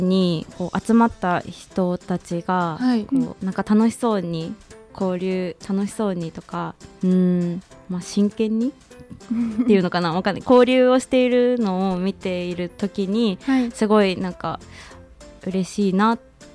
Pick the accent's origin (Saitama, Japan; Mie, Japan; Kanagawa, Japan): Saitama, Japan; 地元は埼玉なんですけれども、はい、なんで、まあ、こう埼玉をに住みながら